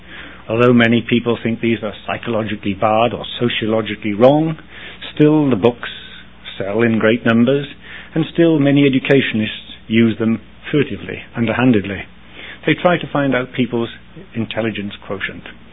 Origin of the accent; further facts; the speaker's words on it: Wales, United Kingdom; I come from Wales. And Wales is very small. It's about 50 miles wide and about 100 miles long. That's all it is. And there's a few million Welsh people. We are dominated by the English.